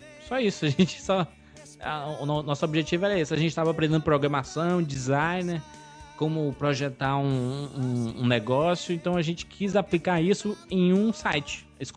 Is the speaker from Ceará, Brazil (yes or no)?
yes; Ceará, Brazil; Pô, nós somos do Ceará, a origem do site é do Ceará.